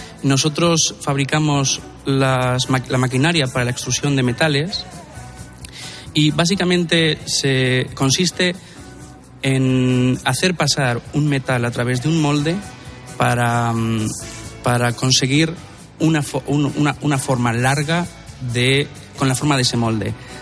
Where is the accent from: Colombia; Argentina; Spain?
Spain; Albacete, Castilla-La Mancha; Igual está mal decirlo porque soy de aquí, de Albacete, pero en Albacete hay muy buena gente